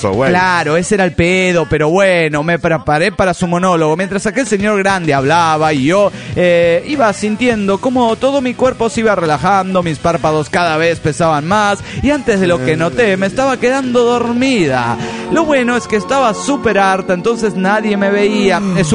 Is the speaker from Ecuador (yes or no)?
yes; Ecuador; Recuerden, yo soy de Ecuador, sí, y me fui al Perú a investigar.